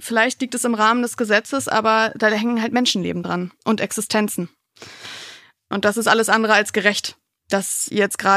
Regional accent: Wolfsburg, Lower Saxony, Germany; ich komme ja aus Wolfsburg ursprünglich

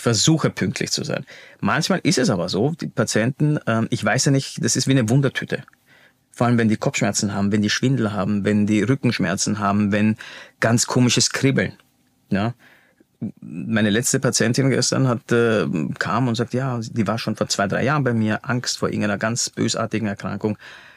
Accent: Vienna, Austria; first language German; ich bin ja in Wien aufgewachsen, für mich ist Deutsch Muttersprache.

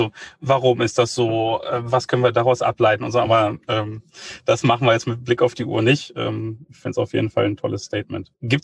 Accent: Berlin, Germany; Das ist ja auch eine tolle Geschichte als Berliner.

